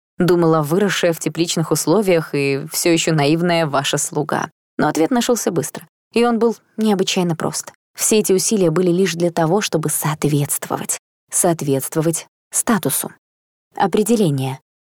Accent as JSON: {"language": "Russian", "region": "Moscow", "country": "Russia", "moved": "yes", "lives_now": "London, United Kingdom", "said": "Мы, москвичи, всегда смотрели на лимитчиков немного свысока, ощущая себя местной элитой. И только переехав в Лондон, я ощутила все это на собственной шкуре."}